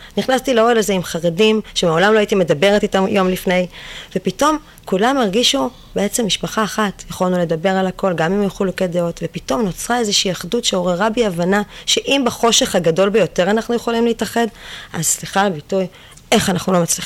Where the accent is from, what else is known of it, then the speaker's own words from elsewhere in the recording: Bat Yam, Tel Aviv District, Israel; אני גדלתי בבית ים.